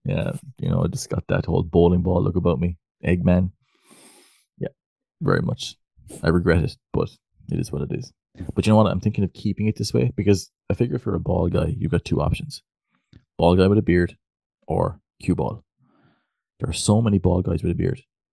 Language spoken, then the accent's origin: English; Ireland; I'm in rugby. I'm an Irish guy and I'm bald.